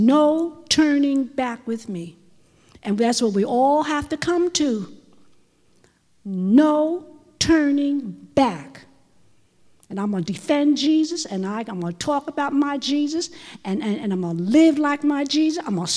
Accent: Florida, United States; I'm freezing here in you all state. I'm from Florida.

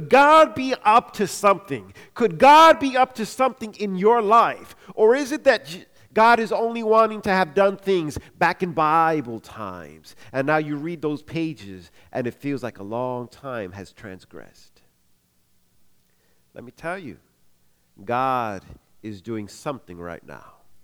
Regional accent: New York, United States; I'm not a New York Yankee fan, though I'm a New Yorker. I'm more of a Met fan.

